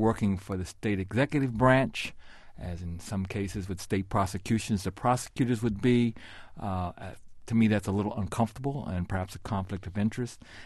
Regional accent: Denver, Colorado, United States; I know in my hometown of Denver, where I grew up, it's been tried and it's worked pretty well.

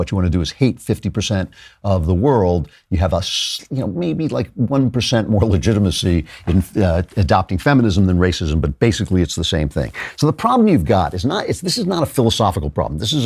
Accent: New York, United States; I'm from New York. Some of the ways he talks are just very familiar to me.

